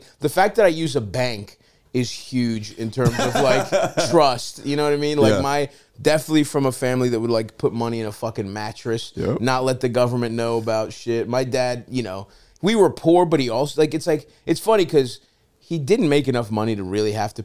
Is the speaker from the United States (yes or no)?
yes; Baltimore, Maryland, United States; because me and Elders grew up in Baltimore together in Greektown.